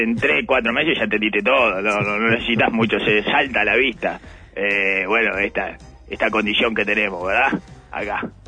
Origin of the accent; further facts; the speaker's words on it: Uruguay; Porque soy uruguayo.